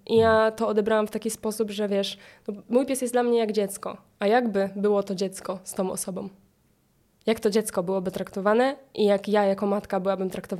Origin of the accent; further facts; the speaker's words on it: Greater Poland Voivodeship, Poland; u mnie w Wielkopolsce się tak mówi